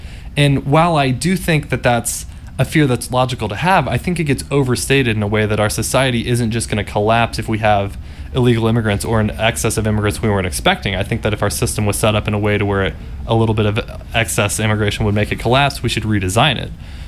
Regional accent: Fort Worth, Texas, United States; Well, I'm from Fort Worth, Texas, like I said

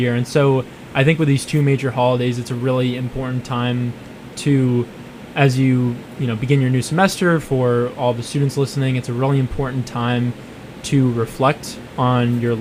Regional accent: Newton, Massachusetts, United States; So I was born and raised in Newton, Massachusetts, which is it's about 25 minutes away from here.

